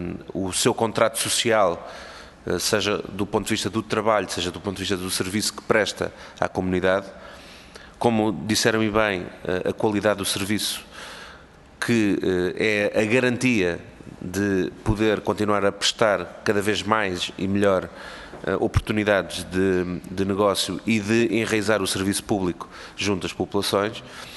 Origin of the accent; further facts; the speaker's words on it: Almada, Setúbal, Portugal; Eu sou de Almada e fechou há pouco tempo um posto